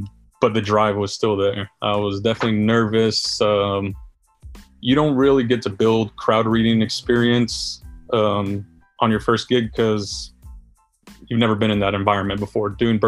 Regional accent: Atlanta, Georgia, United States; I think the first one was DJ Baby U, growing up in Atlanta, listening to him on the radio

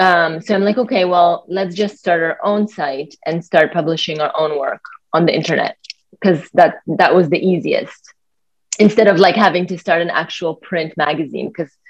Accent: Poland; now in Canada; I grew up in Poland and Polish. We came to Canada in 99. So like, what is that, 21, 22 almost years ago?

